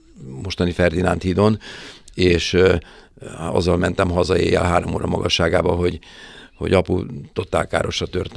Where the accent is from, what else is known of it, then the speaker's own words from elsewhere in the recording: Budapest, Hungary; A Szent István Parkban nőttem fel